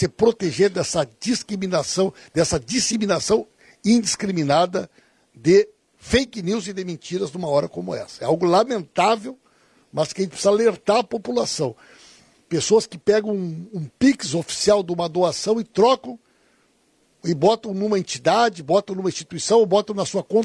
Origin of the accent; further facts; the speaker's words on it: Rio Grande do Sul, Brazil; Muito obrigado mais uma vez, como gaúcho, pela dedicação